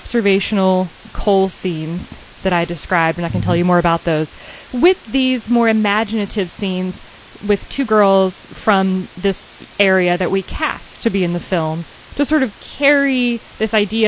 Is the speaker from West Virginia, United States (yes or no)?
yes; Fairmont, West Virginia, United States; now in Charleston, United States; I am. Yeah. I grew up in Fairmont, the Fairmont area.